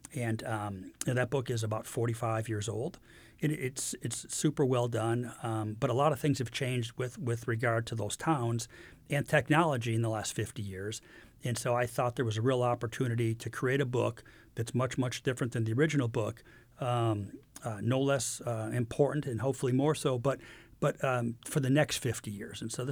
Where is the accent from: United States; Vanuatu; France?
United States; Detroit, Michigan; But I grew up in Metro Detroit, and Metro Detroit is so much different than Kansas.